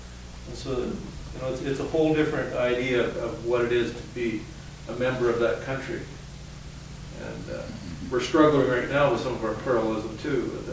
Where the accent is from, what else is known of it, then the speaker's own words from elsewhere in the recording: Canada; We're from Canada.